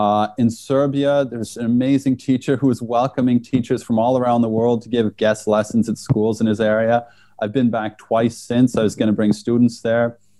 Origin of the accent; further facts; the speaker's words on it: Canada; I grew up in Canada, and that's where I first learned science and got my love of science. That's also where I first learned to be a science teacher. After being in Canada, I worked in the UK and then in France.